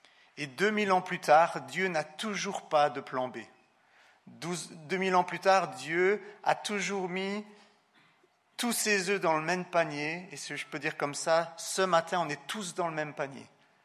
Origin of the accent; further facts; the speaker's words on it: Switzerland; Alors qu'on pourrait dire, en tant que bon Suisse, c'est pas très sage.